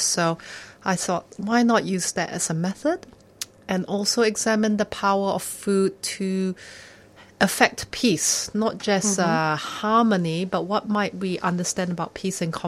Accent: Malaysia; Well, I am a Malaysian by birth.

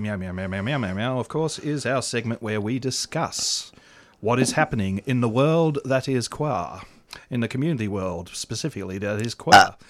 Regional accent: New South Wales, Australia; scallops were, battered and deep-fried potato slices because I was from New South Wales.

